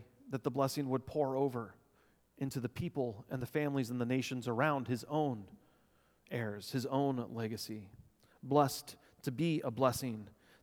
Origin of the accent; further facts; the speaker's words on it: Texas, United States; now in Alaska, United States; Growing up in Texas, I could always find Polaris.